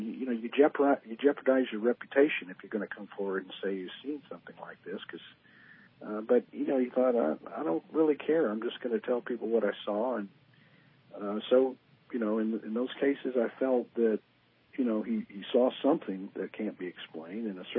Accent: Texas, United States; And I'm from Texas, and, you know, Louisiana's not far.

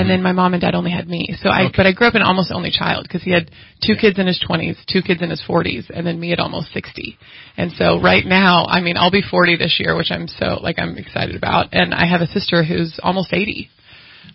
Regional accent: Dallas-Fort Worth, Texas, United States; I was born and raised in Dallas-Fort Worth and grew up there, lived there my whole life.

